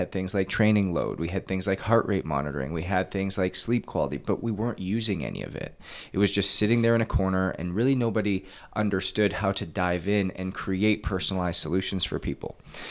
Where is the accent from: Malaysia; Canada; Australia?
Canada; moved away as an adult; now in United States; being born and raised in Canada, you have to realize that hockey is like a rite of passage.